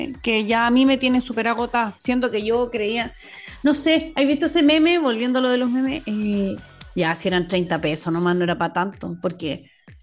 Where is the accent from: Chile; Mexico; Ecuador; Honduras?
Chile; no, que tú eres muy poco chilena, no, weón, soy súper chilena.